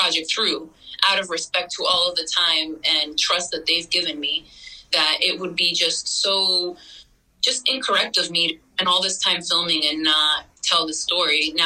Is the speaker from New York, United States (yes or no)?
yes; New York, United States; also born or lived in Connecticut / Venezuela; I grew up in New York. I grew up in the tri-state area between New York and Connecticut and Venezuela as a child, to be honest.